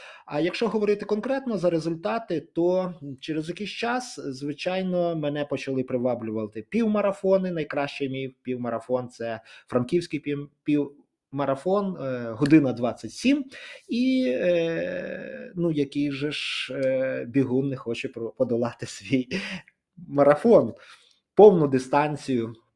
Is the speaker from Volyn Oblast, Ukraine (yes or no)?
yes; Volyn Oblast, Ukraine; мій любимий луцький стадіон, я родом з Волині.